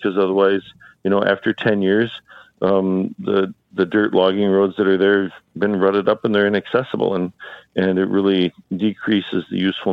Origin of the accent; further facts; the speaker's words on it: Stanley, Wisconsin, United States; also born or lived in Chicago / San Francisco; I grew up in Clark County near Stanley